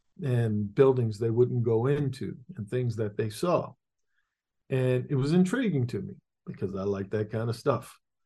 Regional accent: Annapolis, Maryland, United States; right outside my hometown in Annapolis, Maryland

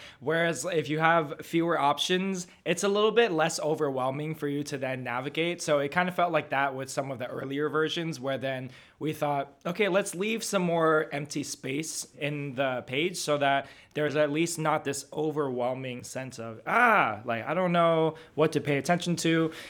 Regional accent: Las Vegas, Nevada, United States; And I was raised in Vegas, and so that's just the land of everything extra, a lot of showmanship.

